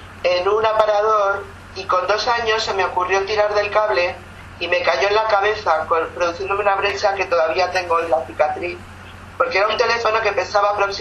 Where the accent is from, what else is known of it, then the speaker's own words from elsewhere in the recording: Madrid, Community of Madrid, Spain; born there; Tengo 61 años, nacida en Madrid, soy judía española, nacida en Madrid.